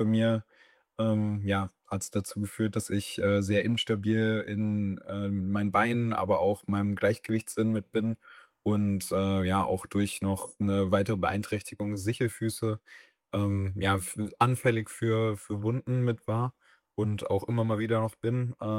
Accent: Seevetal, Lower Saxony, Germany; Es gab damals bei mir in der Nähe von meinem Heimatort Seevetal, gab es sowas, das nennt sich mobiler Dienst.

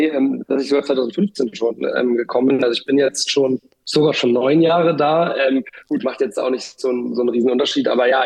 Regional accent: Oldenburg, Lower Saxony, Germany; ich komme auch aus dem schönen Niedersachsen, deswegen natürlich auch mit Hannover vertraut. Allerdings bin ich aufgewachsen in Oldenburg bei Bremen und meine Familie kommt ursprünglich eigentlich aus Berlin und daran hat es mich auch dann seit dem 18. Lebensjahr zurückverschlagen

